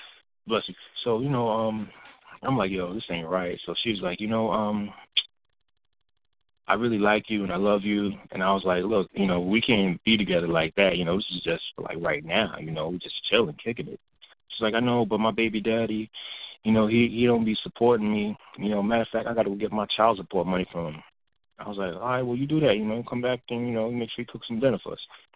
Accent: Brooklyn, New York, United States; Next thing I know, this chick, you know, I'm from Brooklyn.

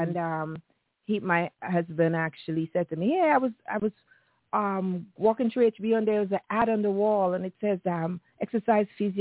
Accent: Trinidad & Tobago; also born or lived in Saint Vincent; So, as a girl, I was born in St. Vincent. I grew up in Trinidad. Mm-hmm. And when you grow up with West Indian parents

